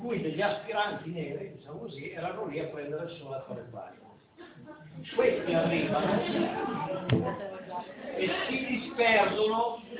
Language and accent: Italian; Veneto, Italy; Io vengo dal Veneto, in Veneto quest'estate